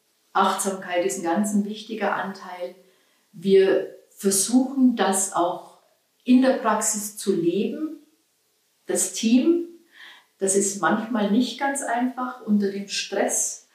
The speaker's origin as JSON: {"language": "German", "region": "Bavaria", "country": "Germany", "said": "Ursprünglich komme ich aus der Oberpfalz und habe dann hier in Ulm studiert."}